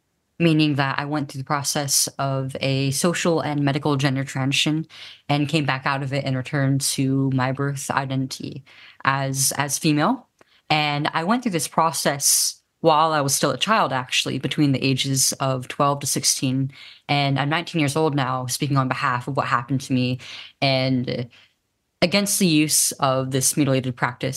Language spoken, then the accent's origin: English; United States; This is probably the second furthest that I've been out of the out of my home country of the US.